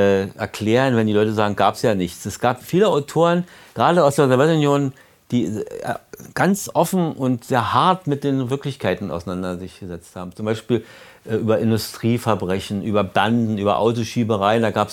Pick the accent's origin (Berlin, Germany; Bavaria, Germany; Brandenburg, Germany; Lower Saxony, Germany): Berlin, Germany; Draußen in der DDR, wie wir immer als Berliner sagten, war das gehackt.